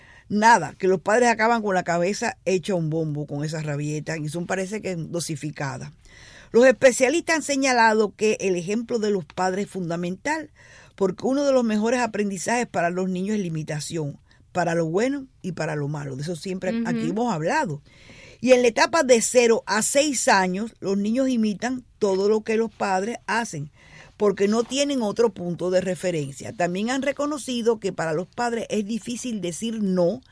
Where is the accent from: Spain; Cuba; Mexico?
Cuba; Yo soy mamá cubana